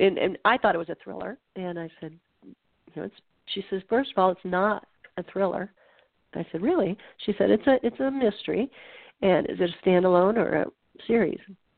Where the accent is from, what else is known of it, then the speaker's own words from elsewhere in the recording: Nebraska, United States; And I'm not a conservationist because, you know, I'm from Nebraska.